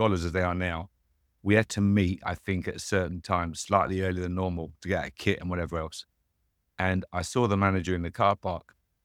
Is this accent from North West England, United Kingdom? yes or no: no; London, United Kingdom; I was a London boy, born and bred in London.